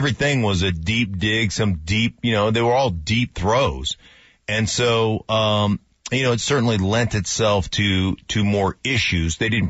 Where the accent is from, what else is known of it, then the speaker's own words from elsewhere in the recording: Alaska, United States; growing up in Alaska during the fall and during the winter, it's dark, you know?